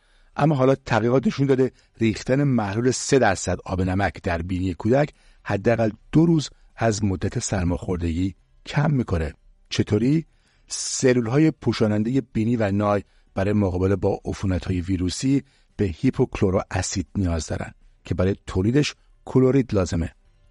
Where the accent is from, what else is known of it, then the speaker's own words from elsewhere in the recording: Iran; این نوع سربازگیری برای ما ایرانیام آشناست،